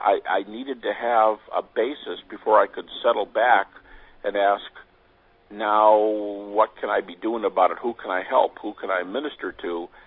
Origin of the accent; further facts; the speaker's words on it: Detroit, Michigan, United States; I was born and raised in Detroit, the Detroit, Michigan area, and I was raised in a Christian home